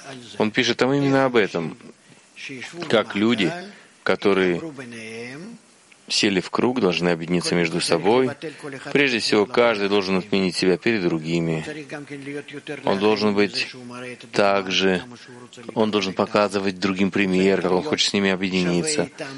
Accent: Hadera, Haifa District, Israel; я из Хидеры.

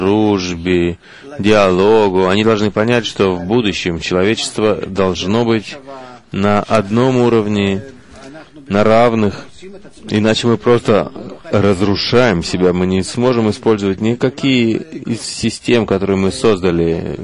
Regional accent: Russia; now in Israel; Я, когда выехал из России, прошло уже около 40 лет, и я не знаю, что там происходит, это уже совершенно другой народ, совершенно другой подход к жизни. Когда я прибыл в Израиль

